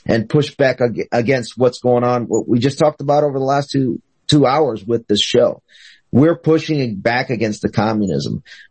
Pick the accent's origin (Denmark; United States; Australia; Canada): United States; born there; I was born here in the States.